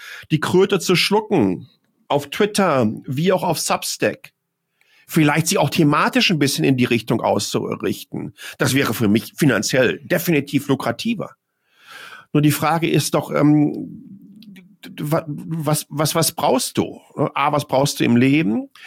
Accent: North Rhine-Westphalia, Germany; aus meiner Heimat, aus dem Ruhrgebiet

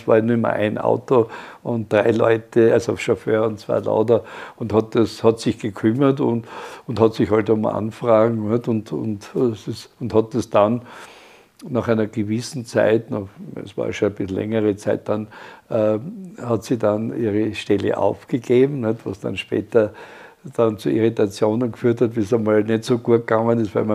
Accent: Styria, Austria; das hat ja raue Mengen gegeben bei uns in der Oststeiermark.

